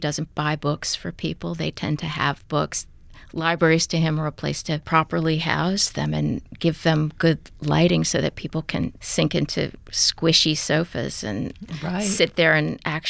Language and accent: English; New Orleans, Louisiana, United States; growing up in New Orleans and what I've seen in New Orleans